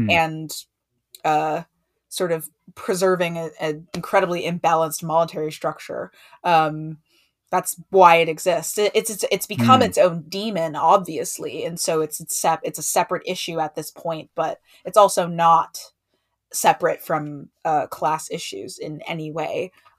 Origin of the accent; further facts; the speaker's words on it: New York, United States; the fact that I grew up in New York, which is incredibly diverse.